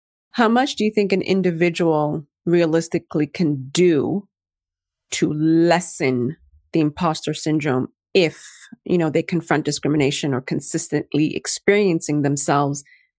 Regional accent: Montreal, Quebec, Canada; I was raised in Montreal, Canada. And we lived in white suburbia because the schools were better there.

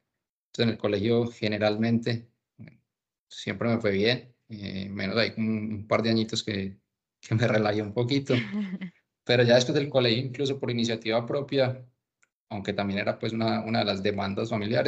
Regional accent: Medellín, Antioquia, Colombia; born there; Nací en Medellín, 3 de octubre del 91.

